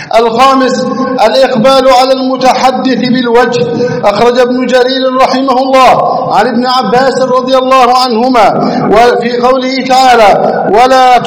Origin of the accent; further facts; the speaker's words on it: Egypt; اللهم احفظ بلدنا مصر واجعلها أمنا أمانا، سخاء رخاء